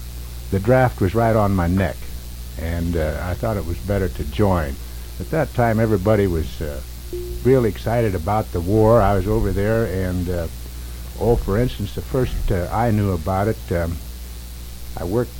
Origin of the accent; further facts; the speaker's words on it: Brewster, Washington, United States; also born or lived in Oak Harbor, United States; I was born in Whidbey Island at Oak Harbor. And when I was about 4 years old, I moved to Brewster, and I was raised in Brewster, actually.